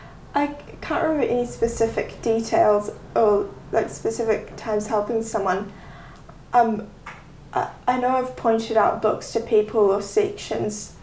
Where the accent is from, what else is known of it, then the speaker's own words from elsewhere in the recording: Waiheke, Auckland, New Zealand; I was born in the Auckland Hospital, but I went straight to Waiheke and I've lived here my whole life.